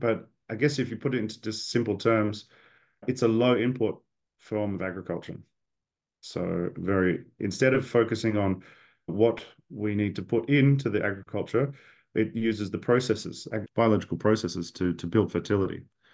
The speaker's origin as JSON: {"language": "English", "country": "Australia", "said": "I'm Australian, but I've done a lot of work between Australia and Indonesia, and also more over in Papua now as well."}